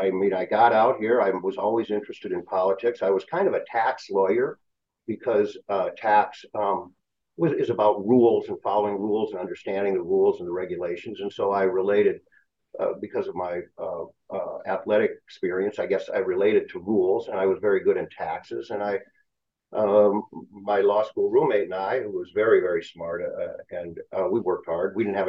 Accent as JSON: {"language": "English", "town": "Rapid City", "region": "South Dakota", "country": "United States", "tie": "born or raised there", "said": "So I grew up in Rapid City, South Dakota, the beautiful Black Hills, a few minutes away from Mount Rushmore."}